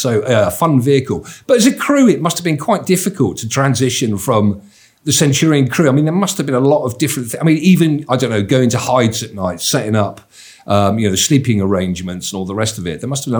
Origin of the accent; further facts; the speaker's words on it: United Kingdom; obviously, being British, we're used to the tillers